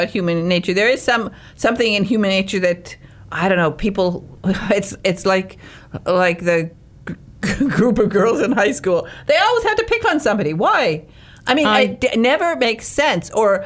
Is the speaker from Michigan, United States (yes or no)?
yes; Detroit, Michigan, United States; accent: Northern Michigan; Well, it happened to me in third grade. We moved from Northern Michigan to Detroit, and I talk a little bit like this from up north, and that's how we talk.